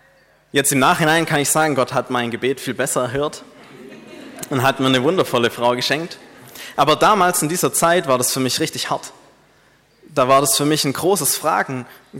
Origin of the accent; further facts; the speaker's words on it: Aidlingen, Baden-Württemberg, Germany; Ich komme nämlich hier aus Aidlingen. Ich wohne hier in Aidlingen.